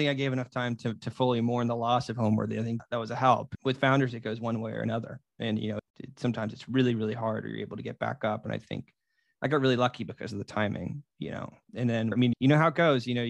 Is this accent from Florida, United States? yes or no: yes; Marietta, Florida, United States; So we went down to Marietta, Florida, which is my hometown, and tried to survive the summer